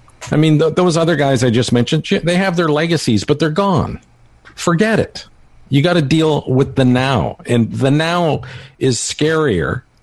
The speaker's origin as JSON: {"language": "English", "country": "Canada", "said": "I'm a Canadian. I'm just looking at this from, you know, sort of a third party perspective."}